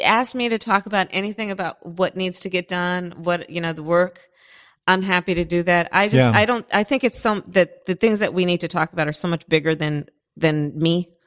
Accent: Berkeley, California, United States; also born or lived in Oakland; I was born in Oakland. I grew up in Berkeley, in the flatlands, on the other side of the tracks.

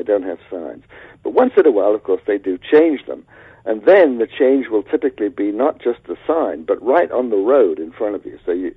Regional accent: London, United Kingdom; I grew up in London, and London is now completely changed from what it was when I first grew up.

